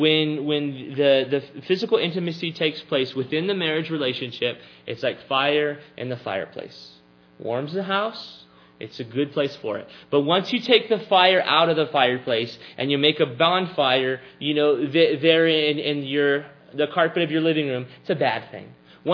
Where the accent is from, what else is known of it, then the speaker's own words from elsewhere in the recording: Texas, United States; Well, I grew up in South Texas.